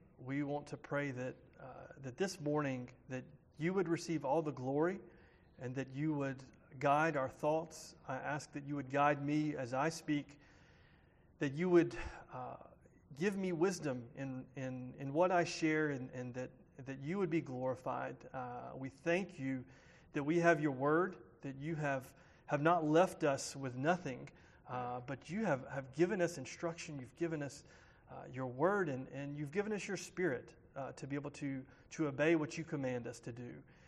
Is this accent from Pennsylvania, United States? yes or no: no; North Carolina, United States; moved away; This is very much my hometown. It's crazy to think, though, that it's been 18 years since I've lived in North Carolina, and that's getting close to half my life.